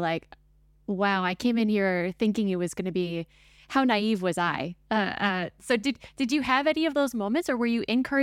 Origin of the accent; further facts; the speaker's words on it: United States; now in Singapore; as an American, although I've been in Singapore for 12 years and I'm a PR and everything, I still hold a U.S. passport